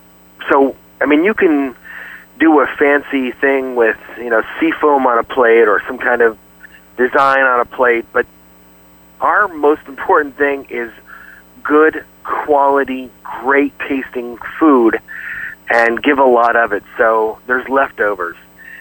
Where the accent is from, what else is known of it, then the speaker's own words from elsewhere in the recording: New Jersey, United States; Well, I come from New Jersey originally, and my father always said we were a seafood family. And growing up at the Jersey Shore